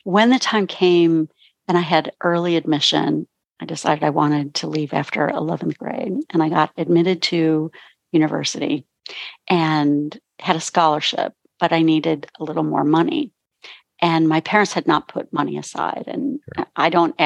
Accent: Ontario, Canada; Yeah, I grew up in Southern Ontario, Canada.

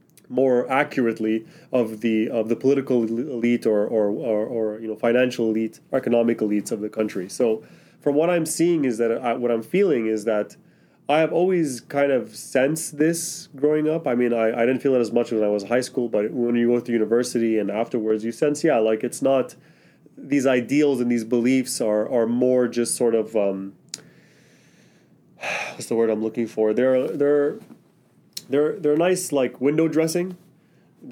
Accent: Mississauga, Ontario, Canada; I was born and raised in this country. So I was born in Mississauga. I've been there for the 33 years that I've been alive. I've traveled a little bit and I've worked in other countries, but fundamentally, I've always been here my whole life.

